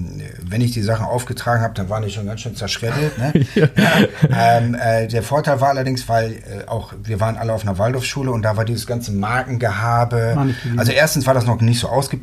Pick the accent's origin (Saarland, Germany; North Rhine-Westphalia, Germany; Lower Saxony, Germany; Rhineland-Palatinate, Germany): North Rhine-Westphalia, Germany; Herne; Nee, die Eltern kommen aus Bremen. Ich bin aber tatsächlich ein Ruhrgebietskind sozusagen. Ja. Und da bin ich geboren und dann bin ich in Herne groß geworden, in einem schönen Waldhaus.